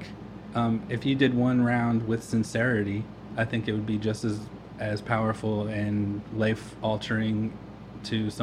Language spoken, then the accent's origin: English; New Jersey, United States; I grew up on the Jersey Shore, and I was hanging out on the boardwalk with my friends